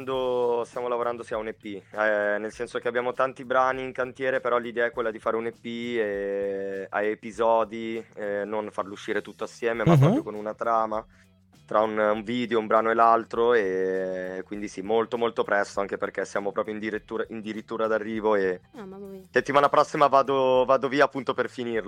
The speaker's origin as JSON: {"language": "Italian", "town": "Milan", "region": "Lombardy", "country": "Italy", "tie": "born or raised there", "said": "di genitori calabresi immigrati a Milano, cioè mio papà negli anni 70, però sì, sono nato e cresciuto qua a Milano, in periferia, Locate Triulzi."}